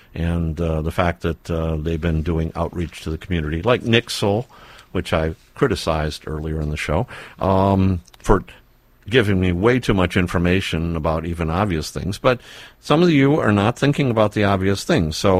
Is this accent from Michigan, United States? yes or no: yes; Detroit, Michigan, United States; when I was growing up in Detroit